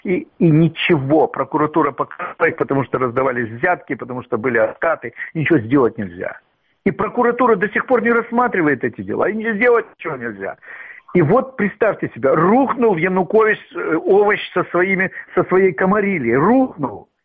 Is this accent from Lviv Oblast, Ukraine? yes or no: no; Crimea, Ukraine; born there; я родился в Крыму и никуда отсюда не уеду